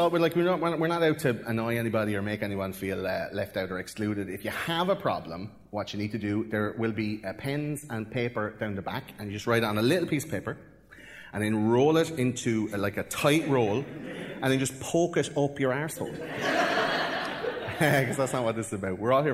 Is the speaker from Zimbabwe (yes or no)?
no; Ireland; I'm from Ireland